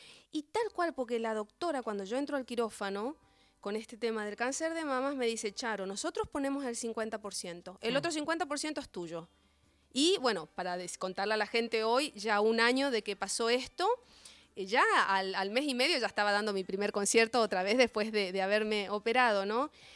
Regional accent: Clorinda, Formosa, Argentina; Sin embargo, mi infancia en Clorinda fue lo mejor que yo tengo

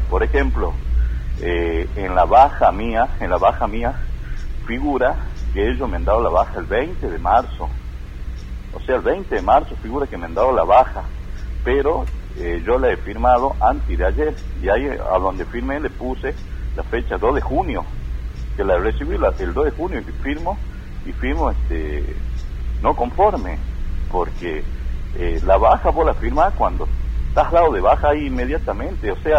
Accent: Salta, Argentina; nosotros somos salteños, nosotros somos los dueños de nuestra tierra acá.

